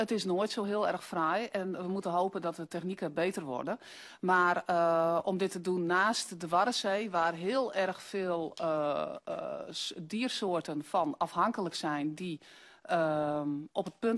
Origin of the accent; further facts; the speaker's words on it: Friesland, Netherlands; now in Groningen, Netherlands; Nou, dat is iets als ondertussen van oorsprong Fries, maar toch wel genaturaliseerde Groninger.